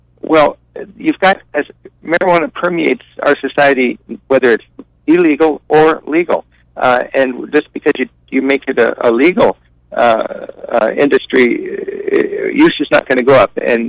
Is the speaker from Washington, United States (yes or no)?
yes; Washington, United States; I'm from Washington State, and our governor was elected the same day that we legalized marijuana in 2012.